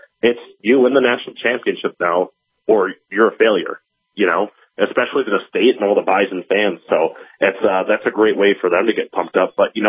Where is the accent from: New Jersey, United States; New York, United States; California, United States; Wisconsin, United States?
Wisconsin, United States; Milwaukee; also born or lived in Mukwonago; You know, so the town was called Miguanago. I grew up in Milwaukee in my younger life.